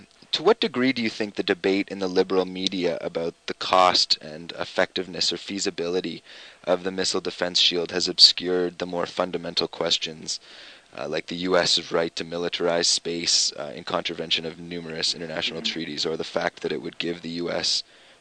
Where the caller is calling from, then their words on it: Halifax, Nova Scotia, Canada; Well, we're calling from Halifax, military port city in Canada